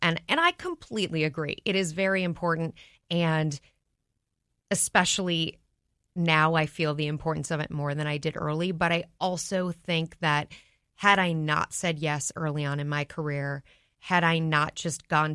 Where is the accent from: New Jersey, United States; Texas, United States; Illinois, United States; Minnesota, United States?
Minnesota, United States; Minneapolis; She happens to now be a journalist in Chicago, but I grew up in Minneapolis.